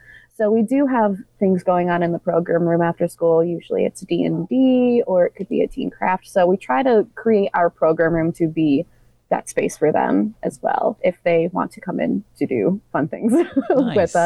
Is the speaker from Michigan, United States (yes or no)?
yes; Stockbridge, Michigan, United States; my hometown is in Stockbridge. And so Stockbridge is part of the Capital Area District Library System. And Stockbridge is small.